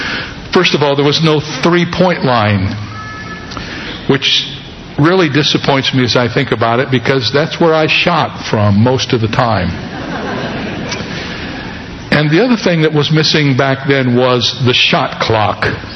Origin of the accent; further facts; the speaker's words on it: Cedarville, Ohio, United States; As most of you know, I grew up in Ohio, in a rural area called Cedarville, located between Dayton and Columbus.